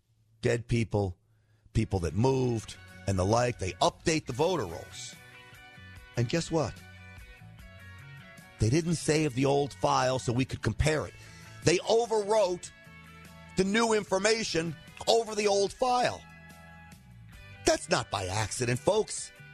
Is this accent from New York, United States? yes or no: yes; New York, United States; I grew up in New York. I was working for WNBC at the time.